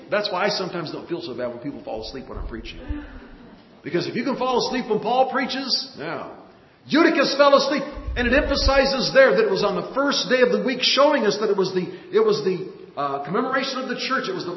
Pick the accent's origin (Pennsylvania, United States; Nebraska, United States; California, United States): Nebraska, United States; I always like to think that it was corn because I'm from Nebraska.